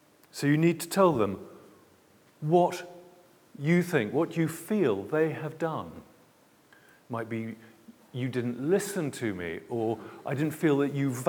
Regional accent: United Kingdom; And we're terribly British.

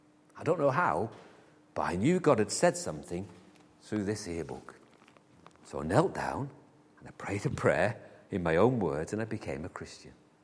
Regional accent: Manchester, North West England, United Kingdom; I grew up in Manchester. It's a lovely place.

